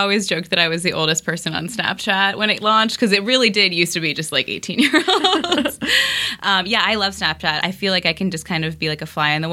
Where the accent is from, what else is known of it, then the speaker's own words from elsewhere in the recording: Washington, District of Columbia, United States; now in Los Angeles, United States; I'm from D.C. Okay. originally. And I came out for business school at UCLA, and, you know, I got stuck.